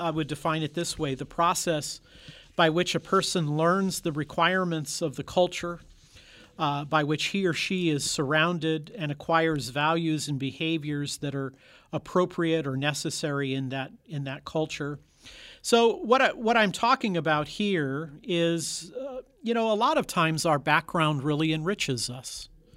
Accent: United States; I'm an American. I have a particular background that I'm exposed to.

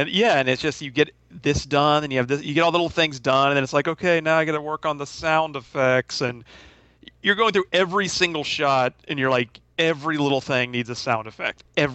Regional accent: the South, United States; Well, I'm from the South, so maybe I say it weird, but I don't know.

